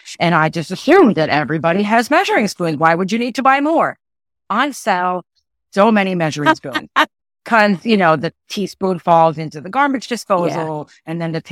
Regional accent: Puerto Rico; moved away as an adult; now in United States; Well, so I'm from Puerto Rico.

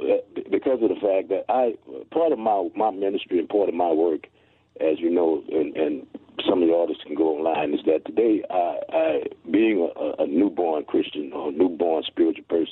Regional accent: New Orleans, Louisiana, United States; I grew up in a little area called Holly Grove. It's a little area of town in New Orleans.

